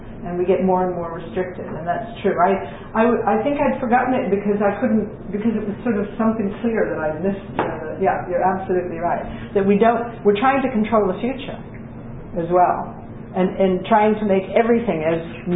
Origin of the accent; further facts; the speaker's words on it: United States; also born or lived in South Africa; I was fascinated growing up in America.